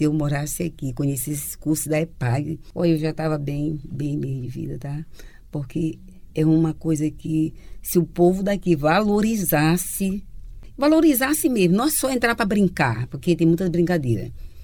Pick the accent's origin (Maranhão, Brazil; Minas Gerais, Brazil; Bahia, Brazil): Maranhão, Brazil; São Luís; moved away as an adult; Eu vim de São Luís do Maranhão, né? Morava no Maranhão, trabalhava lá de cobradora de ônibus, né? Eu decidi vir embora para Santa Catarina.